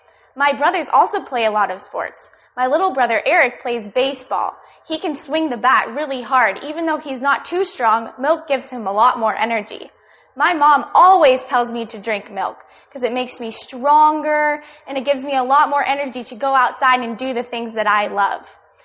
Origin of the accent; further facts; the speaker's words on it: Los Angeles, California, United States; I'm from America in California, Los Angeles.